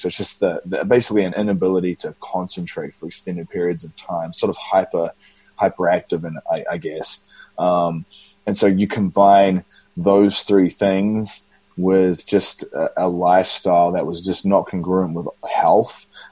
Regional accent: Auckland, New Zealand; In New Zealand, Auckland, New Zealand.

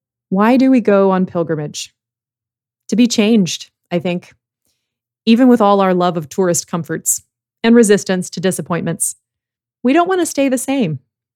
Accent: United States; As an American Anglican, I continue to ask in 2023, what will we do with what we've inherited?

